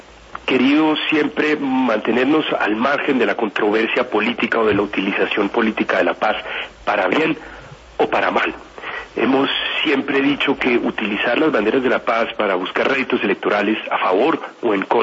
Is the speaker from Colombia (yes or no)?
yes; Colombia; como colombiano